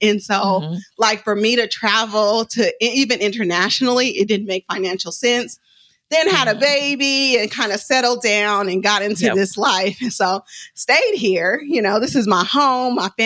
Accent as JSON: {"language": "English", "town": "Oakland", "region": "California", "country": "United States", "said": "I'm from West Oakland. I've lived a life"}